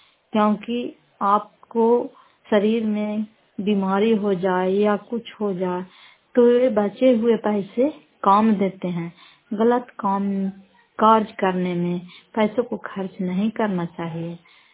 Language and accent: Hindi; Fatehpur, Bihar, India; घर फतेहपुर पंचायत मकरौता, जिला नालंदा और करार सुराज प्रखंड की निवासी हूँ।